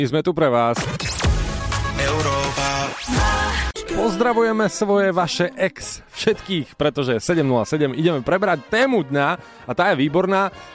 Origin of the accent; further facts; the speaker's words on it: Košice, Košice Region, Slovakia; my sme dvaja Košičania.